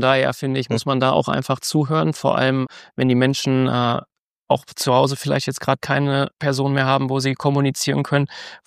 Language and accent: German; North Rhine-Westphalia, Germany; born there; ein Dialekt ist es nicht. Ich komme auch nicht so weit weg jetzt hier. Also ich komme aus dem Sauerland gebürtig.